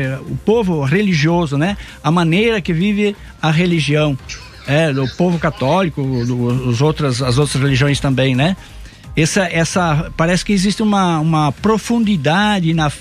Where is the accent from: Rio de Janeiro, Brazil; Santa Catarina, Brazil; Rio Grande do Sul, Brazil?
Santa Catarina, Brazil; Eu sou natural de Santa Catarina, né, do centro de Santa Catarina, bem próximo da região mais fria do Brasil, que é Urupema e Lages